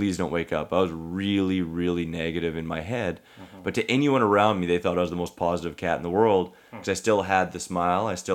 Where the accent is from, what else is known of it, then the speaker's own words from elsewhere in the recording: Saskatoon, Saskatchewan, Canada; I'm from Saskatoon, Saskatchewan. It's in Canada. It's in the central part of Canada. I always call it the heart of Canada because it's just off to the left, just a little bit.